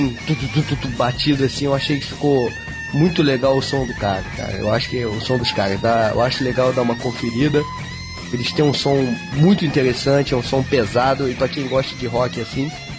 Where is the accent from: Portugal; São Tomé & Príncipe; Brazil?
Brazil; Eu costumo dizer o seguinte, que eu sou brasileiro, mas eu não sou Brasil, né? Eu sou Fluminense.